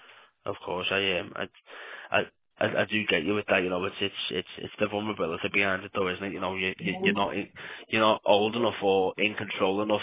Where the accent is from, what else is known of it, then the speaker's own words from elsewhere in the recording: Liverpool, North West England, United Kingdom; I am a Scouser, yeah.